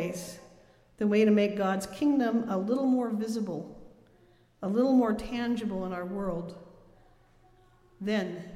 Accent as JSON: {"language": "English", "region": "Montana", "country": "United States", "tie": "born or raised there", "said": "Growing up in Montana, I know something about wind. I grew up on the edge of the prairie, right next to the Glacier National Park."}